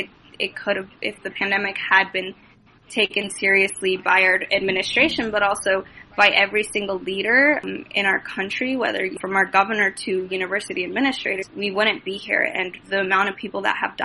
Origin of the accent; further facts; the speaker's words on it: Des Moines, Iowa, United States; Yep, I am from Des Moines.